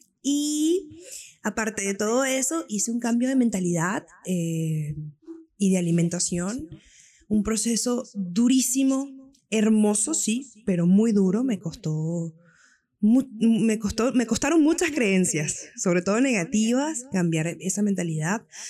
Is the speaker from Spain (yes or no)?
no; Venezuela; yo soy venezolana